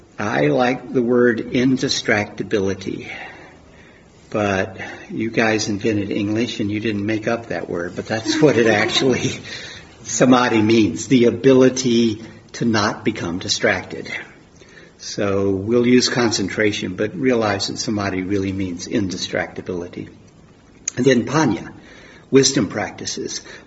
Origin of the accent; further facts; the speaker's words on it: United States; accent: American; I guess you probably already figured out I'm an American from my accent.